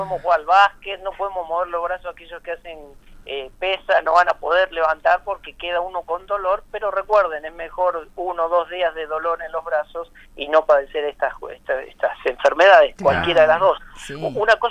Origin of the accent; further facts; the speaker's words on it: San Martín de los Andes, Neuquén, Argentina; bueno, yo soy de San Martín de los Andes, es decir, ahí nos conocemos todos